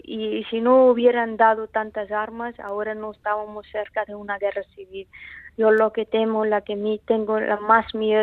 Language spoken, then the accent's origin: Spanish; Afghanistan; moved away; Yo salí en finales de 2006 de Afganistán, pero he estado viviendo toda la guerra civil y el régimen de talibanes en Afganistán.